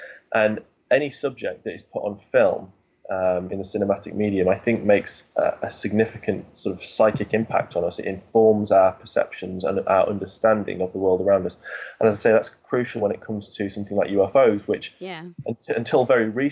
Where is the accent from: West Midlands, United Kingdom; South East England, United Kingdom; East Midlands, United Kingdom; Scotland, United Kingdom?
West Midlands, United Kingdom; There was a UFO incident that occurred in my village growing up in Staffordshire, yeah.